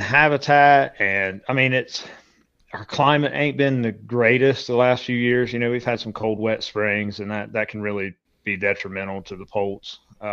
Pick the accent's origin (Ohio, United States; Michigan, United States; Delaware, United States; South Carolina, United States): Ohio, United States; So I'm from Southern Ohio. Was raised here pretty much all my life. Grew up, my grandpa had 160 acres in Southern Ohio and had a 2-acre pond on it.